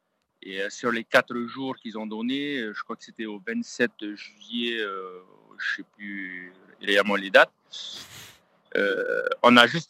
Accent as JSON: {"language": "French", "country": "French Polynesia", "said": "ça a mis un gros boost ici chez nous en Polynésie"}